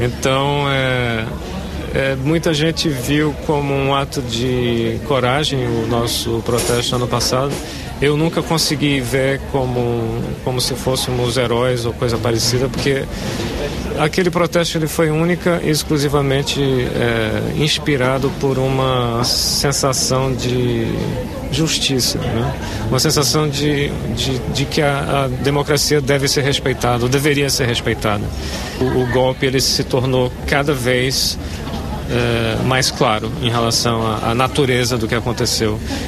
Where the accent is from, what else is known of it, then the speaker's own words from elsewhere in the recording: Brazil; nós, como brasileiros e cidadãos brasileiros, a gente tinha medo exatamente de ver acontecer o que terminou acontecendo nos últimos 12 meses